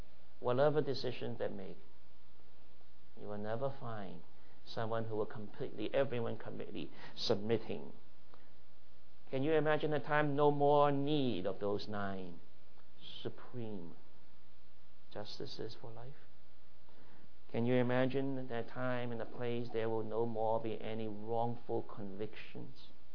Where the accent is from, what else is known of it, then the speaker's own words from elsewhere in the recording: Hong Kong; When I was a little boy growing up in Hong Kong